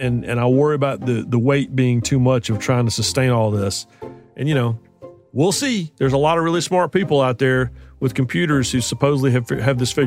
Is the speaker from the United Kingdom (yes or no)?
no; Southeastern United States, United States; I grew up in the Southeastern United States, and there was nothing quite like watching the Rose Bowl